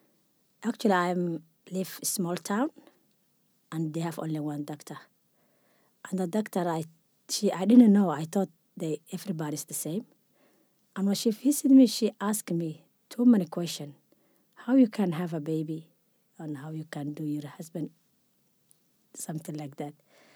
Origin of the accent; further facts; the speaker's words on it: Somalia; English is a second language; now in Australia; I'm from Somalia. I have 5 kids. I'm here in Australia for a while.